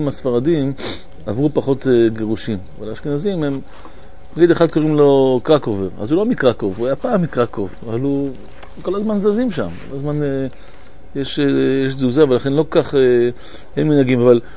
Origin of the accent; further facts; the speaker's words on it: Bat Yam, Tel Aviv District, Israel; אני גדלתי בבת ים